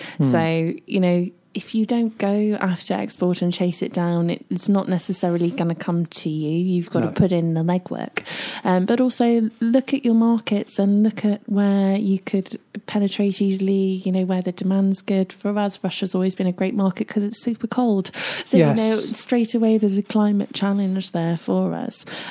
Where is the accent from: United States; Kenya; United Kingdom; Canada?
United Kingdom; as a Brit, we have a really bad reputation for being culturally aware